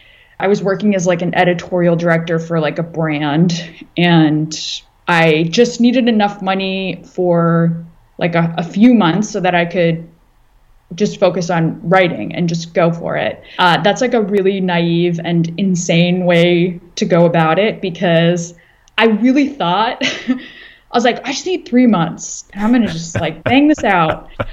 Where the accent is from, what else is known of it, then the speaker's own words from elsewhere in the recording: Toronto, Ontario, Canada; moved away as an adult; now in Los Angeles, United States; I had moved to LA in, I think, 2014. I moved to LA from Toronto. And, you know, as an immigrant, had to have a job.